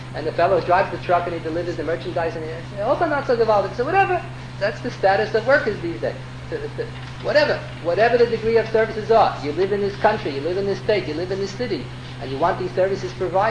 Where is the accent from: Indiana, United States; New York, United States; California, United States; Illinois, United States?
New York, United States; born there; I was born in Manhattan, but I have a prayer, I can always go on some desert island.